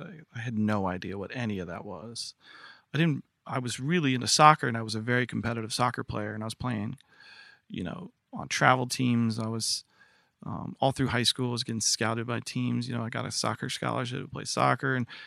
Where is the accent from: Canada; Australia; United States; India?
United States; Virginia; born there; So I was born in Virginia. My sister was born in Virginia